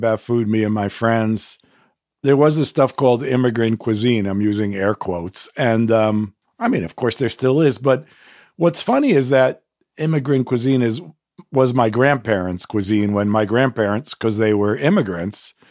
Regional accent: United States; I mean, I'm a Korean American, I'm an American. Kind of genre of like, I grew up here.

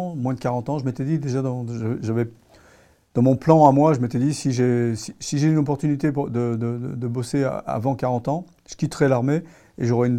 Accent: France; tant que je ne suis pas chez moi en France, je ne suis pas en sécurité.

